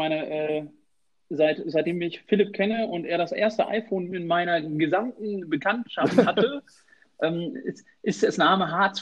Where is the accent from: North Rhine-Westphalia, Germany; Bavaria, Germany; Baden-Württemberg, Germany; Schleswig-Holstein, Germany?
North Rhine-Westphalia, Germany; Warendorf; Ich komme aus Warendorf.